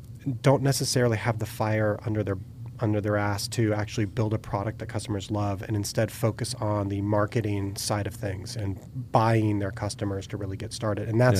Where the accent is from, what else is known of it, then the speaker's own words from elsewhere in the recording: Bethlehem, Pennsylvania, United States; Yeah, so I grew up in the Bethlehem area, which is the east side of Pennsylvania.